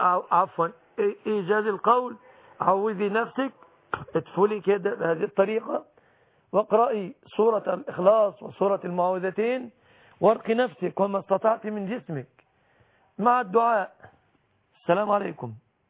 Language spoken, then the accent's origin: Arabic; Egypt